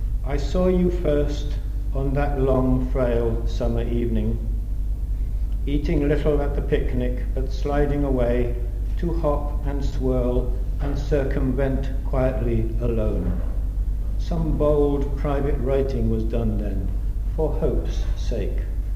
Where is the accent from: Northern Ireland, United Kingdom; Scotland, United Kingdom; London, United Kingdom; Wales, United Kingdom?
Wales, United Kingdom; Aberystwyth; and since I grew up in Aberystwyth, on a clear day you can see Bardsey.